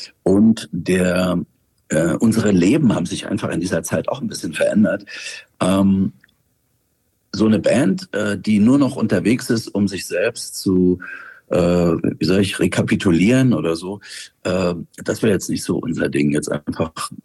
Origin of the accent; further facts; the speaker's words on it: Saxony, Germany; now in Berlin, Germany; meinem Heimatland verbunden. Und deswegen freue ich mich, dass wir insgesamt, glaube ich, 3 oder Konzerte in Sachsen spielen werden.